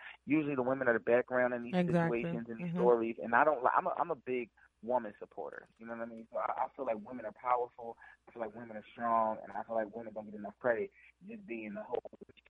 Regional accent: Philadelphia, Pennsylvania, United States; Because, as I said, I grew up in West Philly, Overbrook, Winfield area.

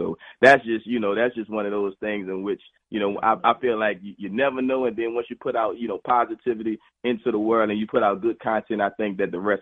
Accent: New Orleans, Louisiana, United States; now in Slidell, United States; So we're actually from New Orleans, Louisiana. We currently stay in Slidell, but the reason that we stay in this particular area is because of Hurricane Katrina.

